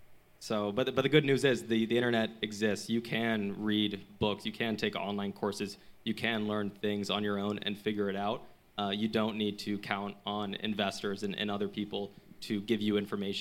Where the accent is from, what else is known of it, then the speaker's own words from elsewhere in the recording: Atlanta, Georgia, United States; I come from a background where I grew up in Atlanta, so it's the hometown.